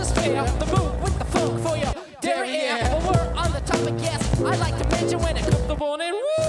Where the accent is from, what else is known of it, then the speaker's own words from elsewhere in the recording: Manhattan, New York, United States; But I'm from Manhattan … from Brooklyn.